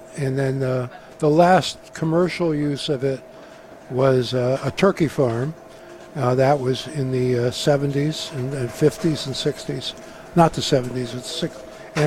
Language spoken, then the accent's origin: English; Wallingford, Connecticut, United States; now in Killingworth, United States; I grew up in Wallingford.